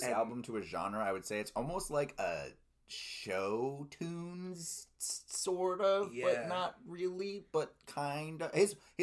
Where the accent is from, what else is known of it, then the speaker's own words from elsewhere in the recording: Virginia, United States; I grew up in Virginia, and Lyrae Caverns is, like, a cavern system in Virginia that I've been to many times.